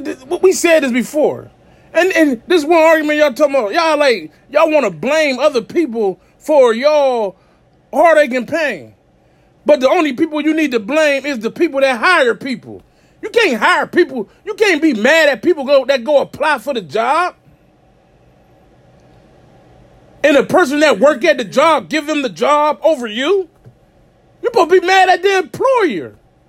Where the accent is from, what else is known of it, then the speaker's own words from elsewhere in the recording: United States; As an American, somebody that was born here, ancestors built the country.